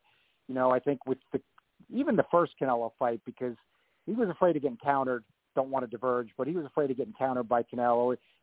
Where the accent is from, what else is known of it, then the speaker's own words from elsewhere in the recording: United States; You know, being an American, I think people are underestimating